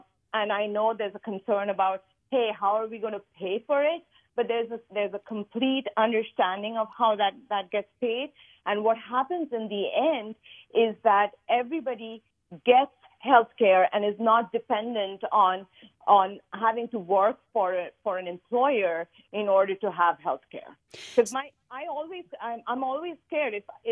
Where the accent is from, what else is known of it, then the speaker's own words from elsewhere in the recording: India; now in United States; I'm an Indian citizen. And once you become a U.S. citizen, you have to give up your Indian passport.